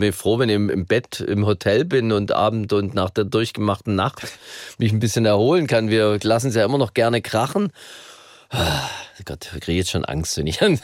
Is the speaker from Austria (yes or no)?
no; Stuttgart, Baden-Württemberg, Germany; ich war immer ein Landei. Ich bin am Rand von Stuttgart groß geworden und wir hatten immer direkt Felder oder Wald. In der Nähe.